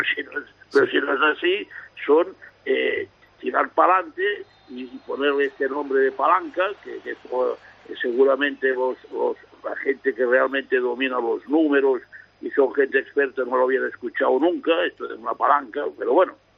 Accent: Guimerà, Catalonia, Spain; desde que estuvimos en Galicia hasta Peralada, Guimerá, mi pueblo.

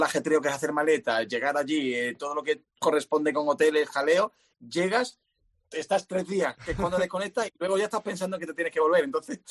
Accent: Seville, Andalusia, Spain; en Sevilla, que es mi tierra, que además es súper plana.

